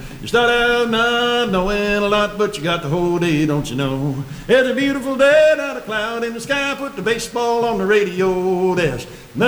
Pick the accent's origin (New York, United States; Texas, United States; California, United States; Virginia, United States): Virginia, United States; when I was a young boy growing up in Virginia, we had call and answer music everywhere.